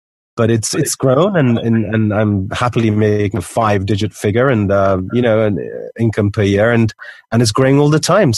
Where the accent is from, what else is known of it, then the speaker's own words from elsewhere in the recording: Canary Islands, Spain; also born or lived in Karachi, Pakistan; my family is originally from India. And although I was telling you earlier on that I was born in Karachi, Pakistan, we moved over here about 40-odd years ago. And I grew up in the Canary Islands for the first, 10 years of my life.